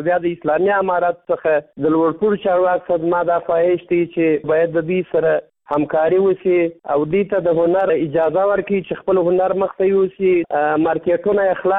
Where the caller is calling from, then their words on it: Kandahar, Afghanistan; زه د کندهار ولایت څخه استاد سره په تماس کې یم.